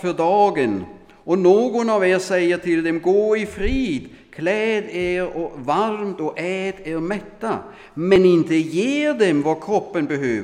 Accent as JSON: {"language": "Swedish", "country": "Germany", "said": "Och det kan jag knappt säga som tysk."}